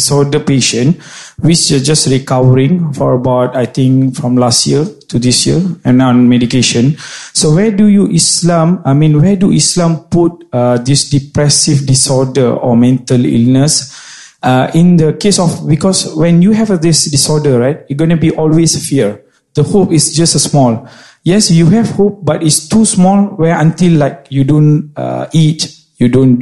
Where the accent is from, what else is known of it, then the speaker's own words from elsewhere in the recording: Sungai Buloh, Selangor, Malaysia; I came from Kuala Lumpur. To be exact, it's Sungai Buloh.